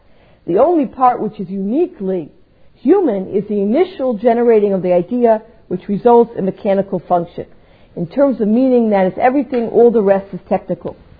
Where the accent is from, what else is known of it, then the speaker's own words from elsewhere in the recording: Riverdale, New York, United States; Growing up in Riverdale, I know this particular person, so it brought the story a little bit closer home.